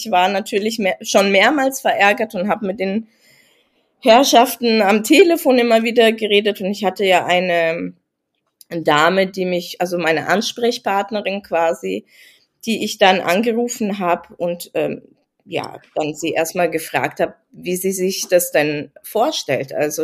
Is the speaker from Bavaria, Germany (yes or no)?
yes; Nuremberg, Bavaria, Germany; Ich komme aus Nürnberg und das ist in Bayern.